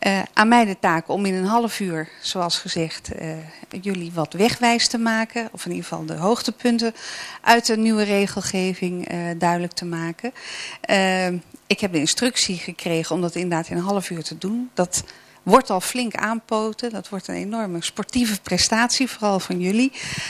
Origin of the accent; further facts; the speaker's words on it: Amsterdam, North Holland, Netherlands; vooral in Amsterdam bijvoorbeeld, waar ik vandaan kom